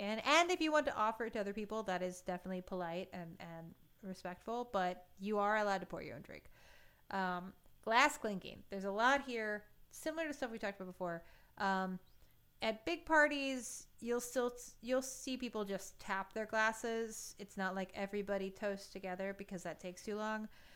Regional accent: United States; I think I'm just saying this as an American.

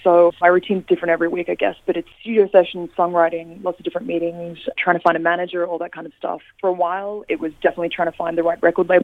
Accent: Australia; now in United States; I am Aussie at heart and super proud to be so

